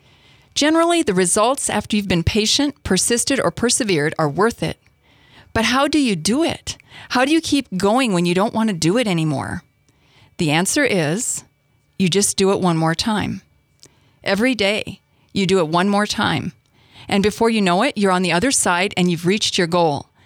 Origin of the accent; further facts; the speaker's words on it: North Dakota, United States; without having to drive 30 to 45 miles like we did where I grew up in North Dakota.